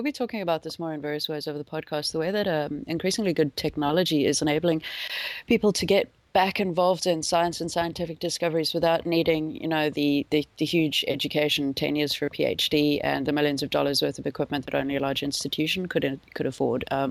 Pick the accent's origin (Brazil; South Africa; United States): South Africa; They remind me a lot, growing up in South Africa, we had something called a Parktown prawn